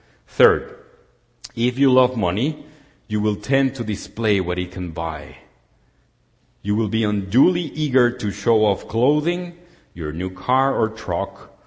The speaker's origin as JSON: {"language": "English", "country": "Mexico", "said": "I come from Mexico, and I've been working for financial institutions all my life on the IT sector"}